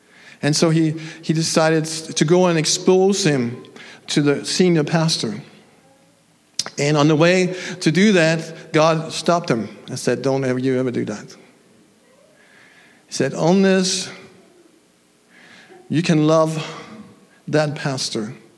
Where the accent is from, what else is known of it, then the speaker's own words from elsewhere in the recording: Denmark; When I come from Denmark, I'm actually going back there next week to visit my mom again.